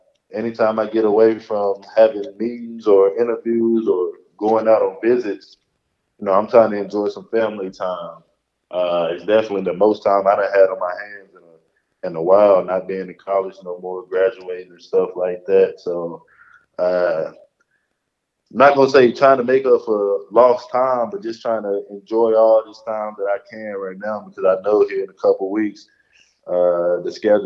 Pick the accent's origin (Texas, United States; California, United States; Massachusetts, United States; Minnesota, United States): Texas, United States; it's kind of hard not to want to play for Dallas growing up in Texas.